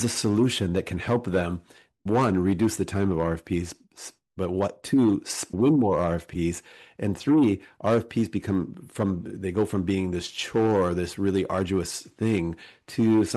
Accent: Seattle, Washington, United States; In 2017, moved back to Seattle, my hometown

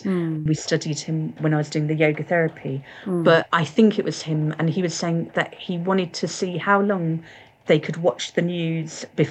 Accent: Tottenham, London, United Kingdom; born there; I was born in Tottenham.

